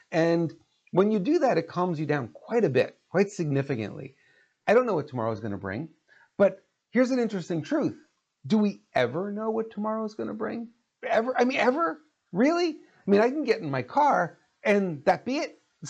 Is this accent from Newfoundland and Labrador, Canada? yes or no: no; Montreal, Quebec, Canada; I grew up in Montreal, I know winter, right?